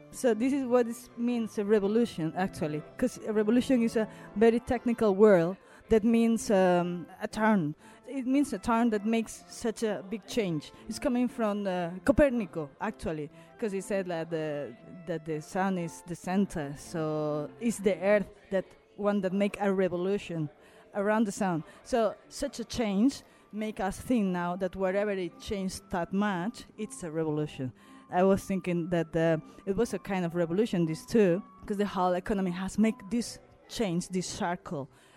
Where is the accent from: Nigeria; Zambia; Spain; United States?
Spain; I am an artist from Spain.